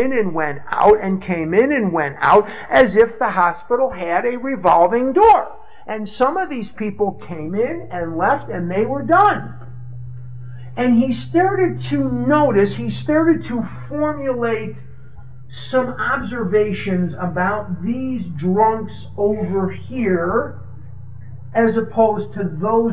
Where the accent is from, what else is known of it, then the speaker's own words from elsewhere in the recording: Chicago, Illinois, United States; Benjamin Rush is the namesake for a street in my city, Chicago, that if you visit my city, Chicago, I'm from Chicago, as you know